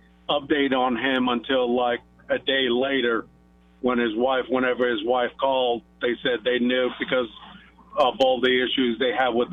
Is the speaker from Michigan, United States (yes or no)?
no; New York, United States; moved away as an adult; Grew up in New York, lived there all my life until I joined the Corps.